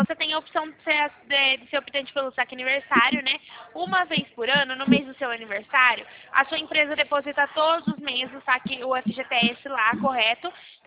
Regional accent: Leme, São Paulo, Brazil; eu sou de Leme, interior de São Paulo

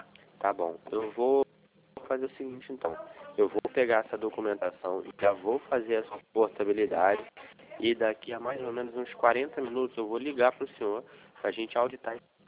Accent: Rio de Janeiro, Brazil; Sou do Rio de Janeiro também.

